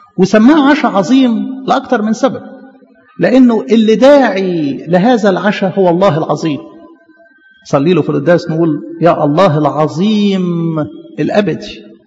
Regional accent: Egypt; باعتبار احنا مثلا كمصريين

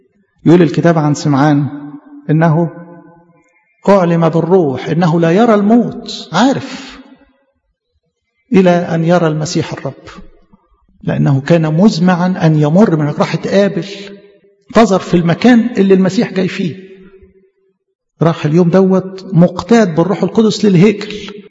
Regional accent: Egypt; عشان كده ما نستغربش انه بلدنا مصر يعني من اكتر البلدان اللي قبلت

